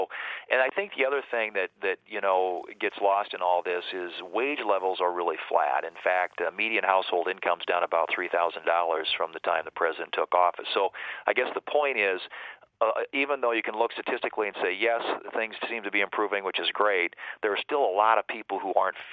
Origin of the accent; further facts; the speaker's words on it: South Dakota, United States; I've talked to both Republican and Democrat small business owners in my home state of South Dakota